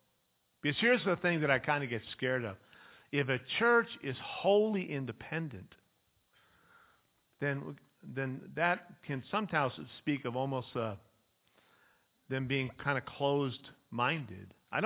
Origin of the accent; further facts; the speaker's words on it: Ukiah, California, United States; I grew up in Ukiah, came to Christ as a teenager